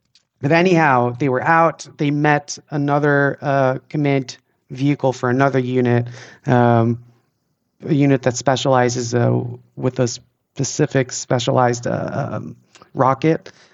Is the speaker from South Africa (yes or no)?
no; Israel; growing up in Israel, I was taught about how strong the IDF is